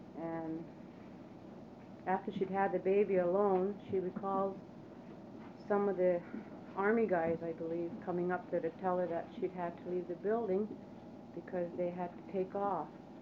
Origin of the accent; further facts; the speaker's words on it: Unalaska, Alaska, United States; I'm here from Unalaska.